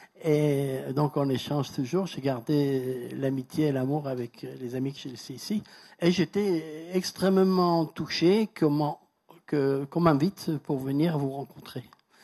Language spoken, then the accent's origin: French; Brest, Brittany, France; also born or lived in Iran; Je viens de Brest, comme ça a été dit